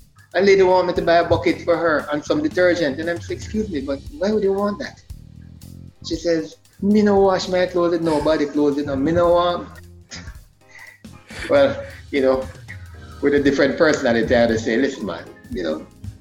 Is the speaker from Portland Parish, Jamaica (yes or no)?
yes; Port Antonio, Portland Parish, Jamaica; like it used to rain in Port Antonio, my hometown.